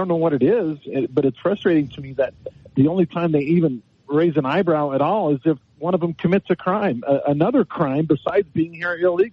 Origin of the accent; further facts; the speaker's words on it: Texas, United States; I grew up in Texas, and we were 100 miles from the border or so in the two towns I lived in.